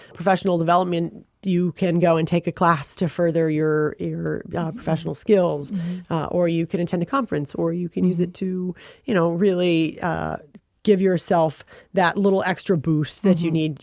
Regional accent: Flint, Michigan, United States; born there; I was born in Flint, and which is just about 45 minutes from Ann Arbor, and my grandmother was a huge art collector

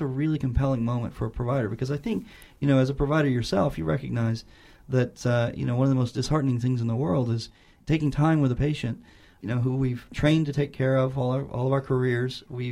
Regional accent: Duncan, Oklahoma, United States; I grew up in Duncan, and my wife and I went away for training for nearly 10 years and then returned to Oklahoma in 2008

